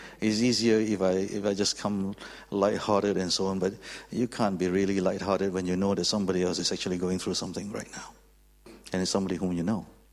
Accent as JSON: {"language": "English", "country": "Malaysia", "lives_now": "Australia", "said": "Did you know that I'm actually from Malaysia? Okay, just in case you don't know, but I live in Australia. My family lives in Australia."}